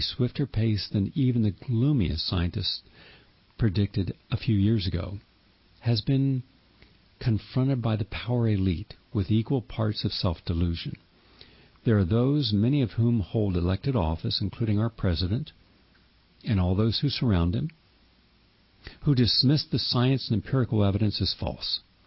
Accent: West Virginia, United States; West Virginia is an interesting state, especially where I grew up in the Ohio Valley, because you don't really see open space.

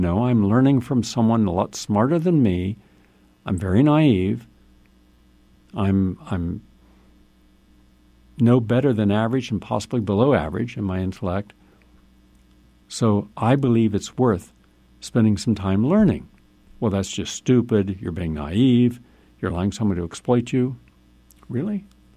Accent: West Virginia, United States; Remember, when I came from West Virginia, we didn't have any of this. So I was extremely naive.

